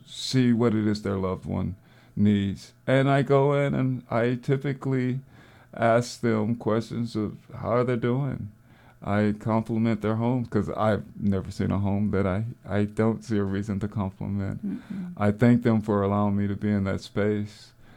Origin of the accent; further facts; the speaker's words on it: the South, United States; I'm a Southerner, and we don't just walk into your home.